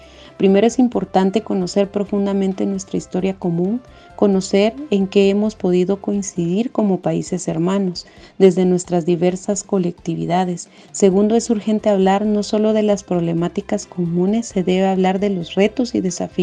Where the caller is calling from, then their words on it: Guatemala; Un saludo desde Guatemala.